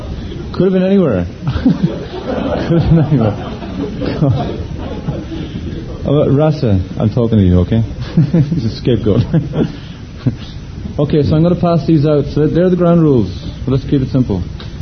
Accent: Ireland; I don't speak English. Sorry, I'm Irish.

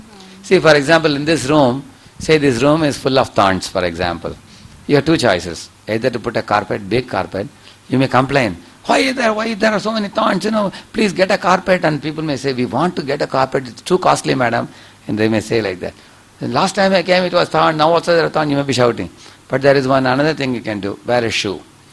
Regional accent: Tamil Nadu, India; now in Pune, India; Like I am a Tamil fellow, but I am in Pune last 25 years. I am from Tamil Nadu.

